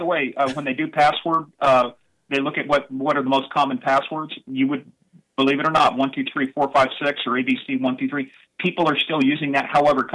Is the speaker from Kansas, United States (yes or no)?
yes; Kansas, United States; I'm just from Kansas, man.